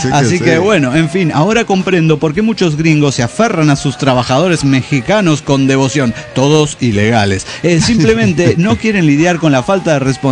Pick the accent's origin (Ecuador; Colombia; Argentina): Ecuador; Quito, Pichincha; Soy el parásito de Quito, Ecuador.